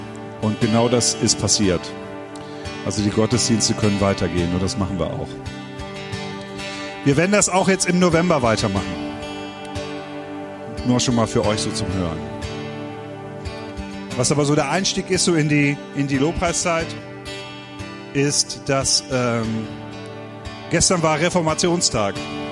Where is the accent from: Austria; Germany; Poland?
Germany; Northern Germany; Heute Morgen sitzen wir so, wie ich als Norddeutscher auch sonst gerne sitze.